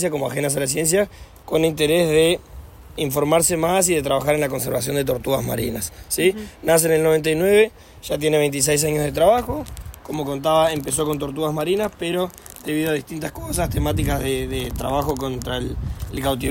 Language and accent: Spanish; Rivera, Uruguay; yo también soy de Rivera.